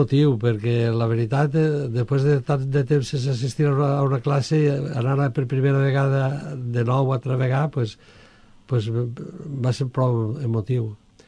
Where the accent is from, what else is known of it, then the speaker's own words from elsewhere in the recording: Cullera, Valencian Community, Spain; Jo soc de Cullera, però residisc així ja fa 37 o 38 anys.